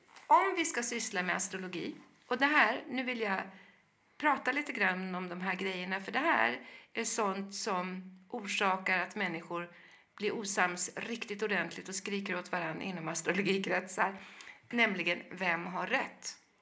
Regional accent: Kiruna, Norrbotten County, Sweden; born there; för jag är född i Kiruna

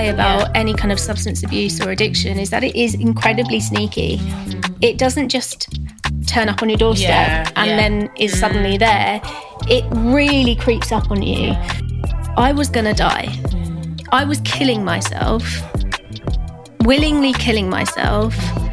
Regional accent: Cambridge, East of England, United Kingdom; moved away as an adult; now in London, United Kingdom; I've lived in London since I was 18. I grew up in Cambridge.

